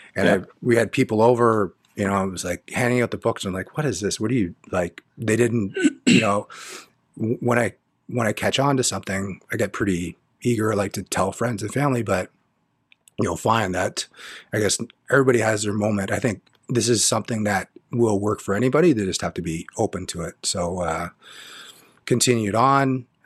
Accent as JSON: {"language": "English", "town": "Markham", "region": "Ontario", "country": "Canada", "tie": "born or raised there", "said": "I grew up in Markham, Ontario, so just outside of Toronto."}